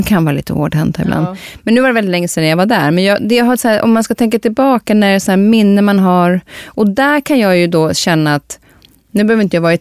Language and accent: Swedish; Sweden; jag är från Sverige